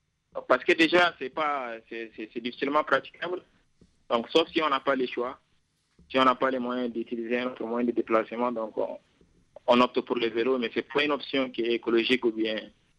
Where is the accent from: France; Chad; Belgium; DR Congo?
Chad; N'Djamena; Actuellement, je suis retourné chez moi en Djamena.